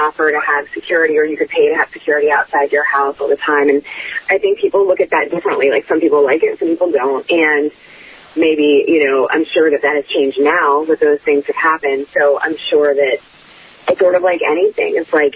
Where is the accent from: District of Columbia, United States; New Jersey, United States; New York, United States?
District of Columbia, United States; Washington; he got drafted by Washington, and I was like, oh, this is amazing. My hometown team gets him.